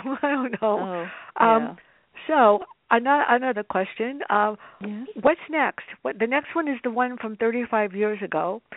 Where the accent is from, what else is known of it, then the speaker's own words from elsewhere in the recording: Bronx, New York, United States; My Bertha series is about my sister and I growing up in the South Bronx